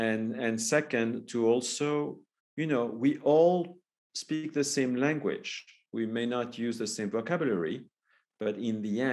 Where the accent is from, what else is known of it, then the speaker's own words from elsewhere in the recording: France; I'm originally from France, indeed. So that's the place my family is coming from. And I travel between LA, Bali, and Paris most of the time.